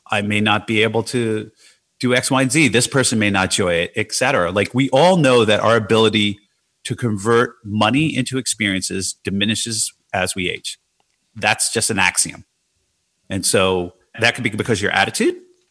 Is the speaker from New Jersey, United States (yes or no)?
yes; Jersey City, New Jersey, United States; I just had this like growing up in Jersey City, like I won't live past 30, you know, Y2K.